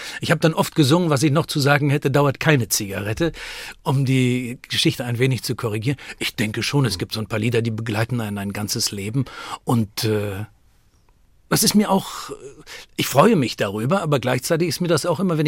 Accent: Berlin, Germany; ich bin am Rande von Berlin aufgewachsen.

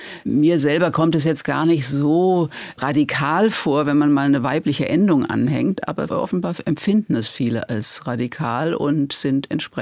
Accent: Worms, Rhineland-Palatinate, Germany; Ich sagte schon, Studentenrevolte und Schülerrevolte im Kleinen, auch bei uns in Worms.

